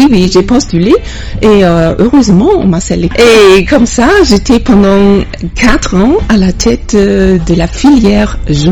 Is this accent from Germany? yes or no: yes; Germany; Effectivement, je suis allemande, j'ai fait la plupart de mon parcours en tant que journaliste en Allemagne.